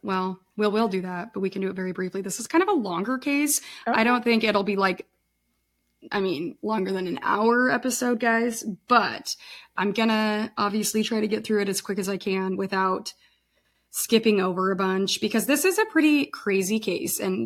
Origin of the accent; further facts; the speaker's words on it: Nebraska, United States; But because we're from Nebraska, I'm just going to say it's a Nebraska case